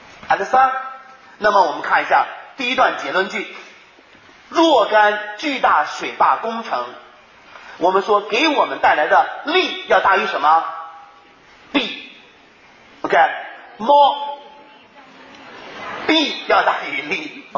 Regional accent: China; 我说我作为中国人来讲，我可不能否定我的国家

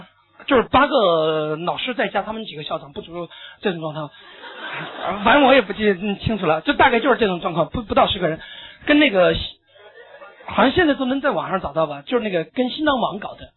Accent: Chongqing, China; 因为我重庆人嘛，南方人。

